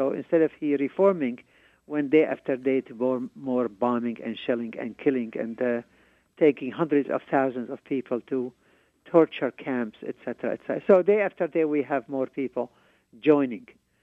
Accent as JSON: {"language": "English", "town": "Hama", "region": "Hama Governorate", "country": "Syria", "tie": "born or raised there", "said": "flooded most of my hometown in the old country, in the city of Hama, where tens of thousands of people killed"}